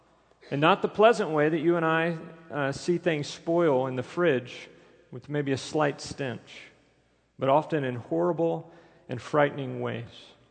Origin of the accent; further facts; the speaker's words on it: Texas, United States; Now, I grew up near San Jacinto River, and we saw that river overflow a lot.